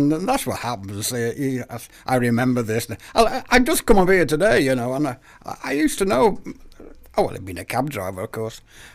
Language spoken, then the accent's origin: English; Liverpool, North West England, United Kingdom; now in United States; I went to school with … he lives around Penny Lane, where I'm from Penny Lane.